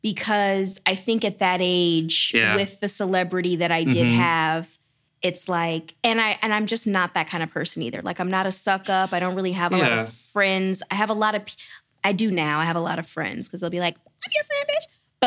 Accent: Atlanta, Georgia, United States; Listen, I'm from Atlanta.

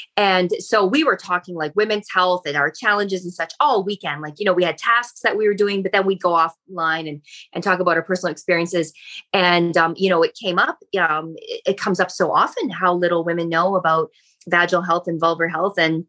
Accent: Canada; So I'm a Canadian. I've lived in Canada all my life.

